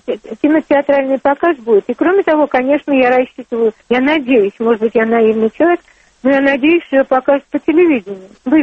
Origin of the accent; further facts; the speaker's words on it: Russia; Я выросла в России, жила всю жизнь в России, работала.